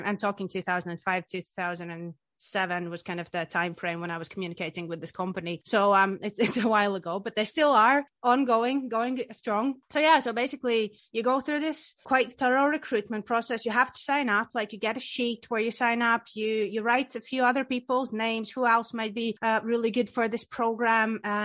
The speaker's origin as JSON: {"language": "English", "region": "Riga", "country": "Latvia", "second_language": "English", "lives_now": "Scotland, United Kingdom", "said": "I'm from this tiny country, Latvia. I'm from Riga, the capital city."}